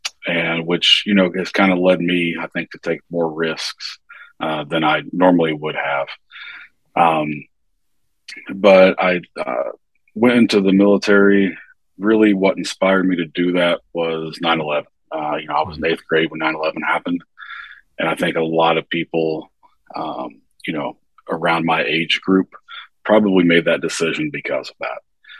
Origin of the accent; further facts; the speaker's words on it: Indiana, United States; So I grew up in Indiana, born and raised.